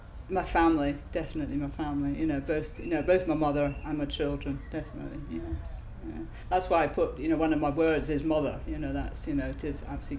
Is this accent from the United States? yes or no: no; Scotland, United Kingdom; I really want to promote the fact I'm Scottish